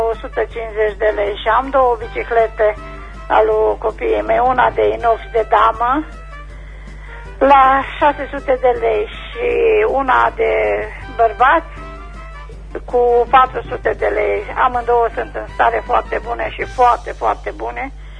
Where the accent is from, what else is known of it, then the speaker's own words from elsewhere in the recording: Oțelu Roșu, Caraș-Severin, Romania; sunt din Oțelul 1 Roșu